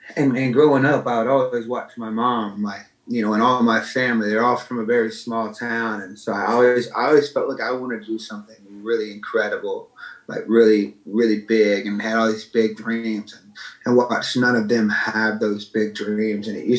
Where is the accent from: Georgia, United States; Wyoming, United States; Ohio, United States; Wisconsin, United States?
Georgia, United States; Conyers; It's like my hometown Conyers looks so much better now than it did when I hated it.